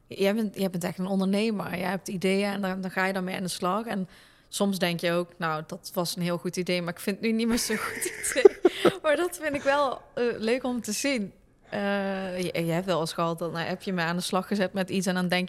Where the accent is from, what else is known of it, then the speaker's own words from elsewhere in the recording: Limburg, Netherlands; accent: Limburgish; Ja, maar niet zo Zuid-Limburgs.